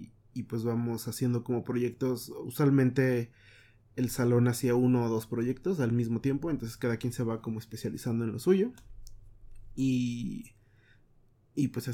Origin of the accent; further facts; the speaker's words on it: Texcoco, State of Mexico, Mexico; No, en realidad yo soy de Texcoco, estaba en México.